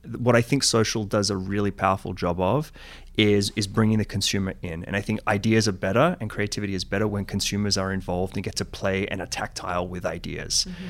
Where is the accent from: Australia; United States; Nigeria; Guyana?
Australia; I'm Australian, obviously, coming from the Australian market.